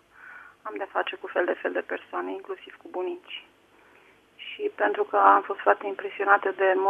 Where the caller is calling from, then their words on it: Craiova, Dolj, Romania; Sunt din Craiova, eu nu sunt încă o bunică. Sunt de vârstă medie